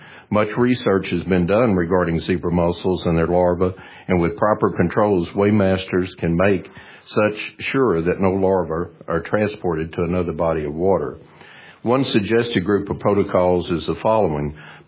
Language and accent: English; Temple, Texas, United States; I'm from Temple, Texas. I'm a boat dealer in Temple.